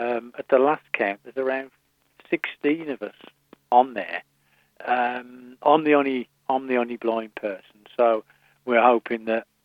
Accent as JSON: {"language": "English", "region": "England", "country": "United Kingdom", "said": "Us as English, we moan."}